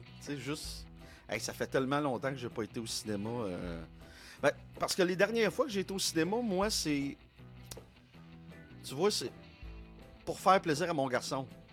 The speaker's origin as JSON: {"language": "French", "region": "Quebec", "country": "Canada", "said": "Là, ici, nous, comme on est en retard, ben là, c'est normal, on est des Québécois."}